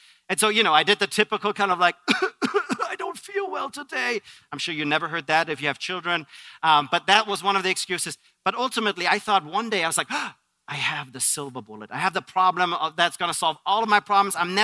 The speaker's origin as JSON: {"language": "English", "country": "Germany", "tie": "born or raised there", "second_language": "English", "lives_now": "United States", "said": "I'm born and raised in Germany. But I have also, at this point, actually lived longer in the United States than I've ever lived in Germany. And I became an American citizen actually last year."}